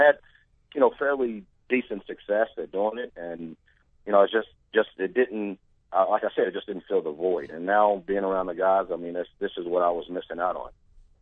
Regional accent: Kentucky, United States; also born or lived in Columbus, Georgia; Yeah, no, I was born and raised in Kentucky. Actually, my mom got stationed in Fort Benning. That was actually the only time I went to Columbus, Georgia, was for those my 10th, 11th, and 12th grade year

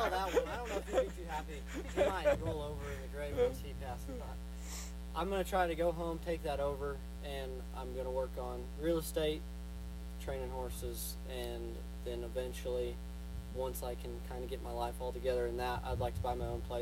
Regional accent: Colorado, United States; from Northeast Colorado. I grew up on a registered Angus cow-calf operation.

